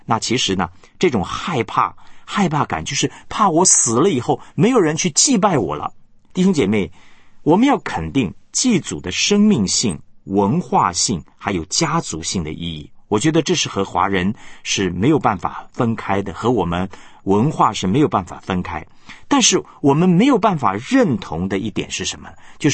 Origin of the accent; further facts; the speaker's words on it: Taiwan; 我是在台湾出生长大，那么后来两岸开放以后呢，我有机会呢回到我的老家福州。